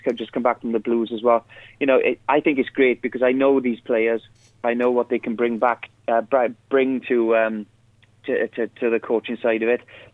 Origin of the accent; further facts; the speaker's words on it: Wales, United Kingdom; you're there on your own as a Welshman.